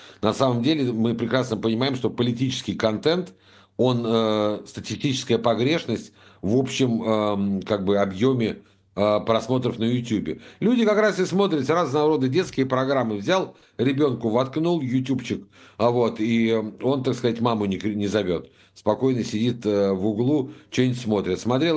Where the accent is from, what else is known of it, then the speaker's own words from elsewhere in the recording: Moscow, Russia; А знаешь, как москвич, я помню